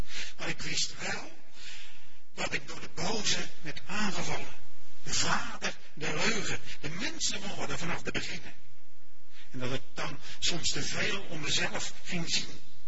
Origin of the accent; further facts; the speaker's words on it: Westland, South Holland, Netherlands; Ik kom uit het Westland vandaan.